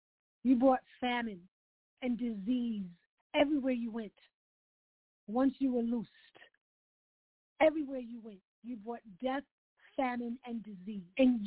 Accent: New York, United States; And this is the wild part, because I'm from New York. So I've been on the subway every hour of any day and had homeless people who are unstable come through ranting, raving, whatever.

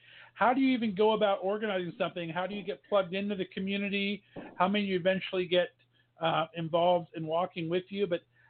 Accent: Youngstown, Ohio, United States; I mean, in my hometown here of Youngstown, we had about 150 to 200 show up to our vigil

